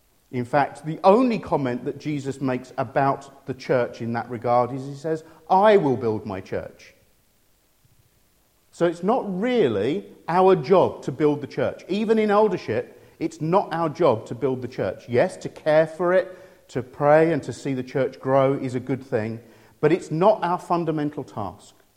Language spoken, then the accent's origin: English; United Kingdom; I'm British. I hold a British passport. Wherever I am in the world, I'm British.